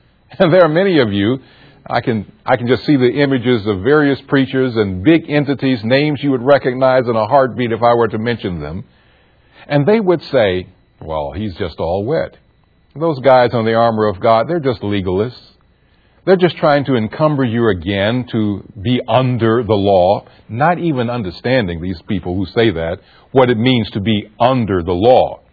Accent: Columbus, Georgia, United States; In my growing up, I was born in Columbus, Georgia, you know, kiver to kiver, cover to cover.

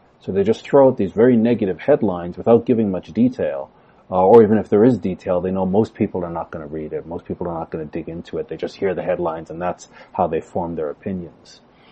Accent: Canada; look, I'm Canadian

